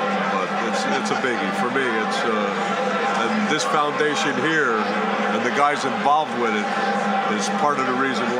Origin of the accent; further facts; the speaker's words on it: Port Chester, New York, United States; Portchester.